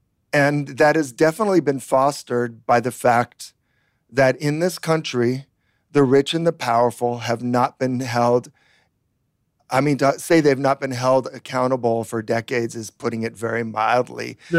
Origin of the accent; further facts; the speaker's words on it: United States; maybe because I'm American